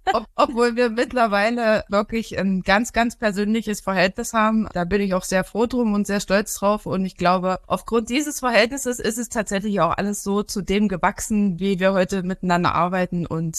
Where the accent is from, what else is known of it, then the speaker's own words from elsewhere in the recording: Dessau-Roßlau, Saxony-Anhalt, Germany; Ich bin 39 Jahre jung. Ich stamme aus Sachsen-Anhalt, aus dem Ort Dessau-Roßlau